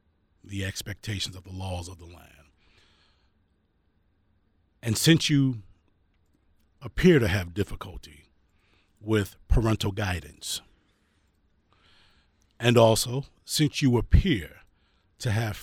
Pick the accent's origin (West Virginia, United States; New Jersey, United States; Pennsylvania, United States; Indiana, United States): New Jersey, United States; now in Wilmington, United States; I'm a transplant from Jersey, as you know, moved down to Wilmington, Delaware.